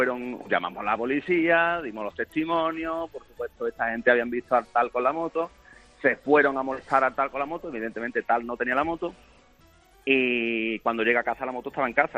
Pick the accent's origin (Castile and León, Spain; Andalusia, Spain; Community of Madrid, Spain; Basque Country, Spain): Andalusia, Spain; accent: Andalusian; aunque soy bilingüe, tengo el acento andaluz, claro, tengo el acento español, como que he vivido aquí toda la vida